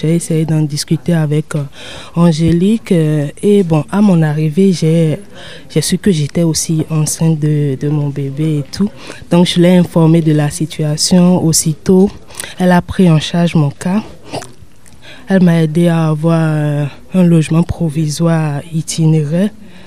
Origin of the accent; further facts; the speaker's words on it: Benin; je suis originaire du Bénin et je fais la licence 3 droit, économie et gestion au parcours finance et j'ai 27 ans.